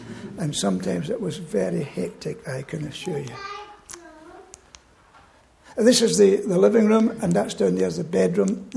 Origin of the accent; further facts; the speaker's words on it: Glasgow, Scotland, United Kingdom; I was born and brought up in Glasgow.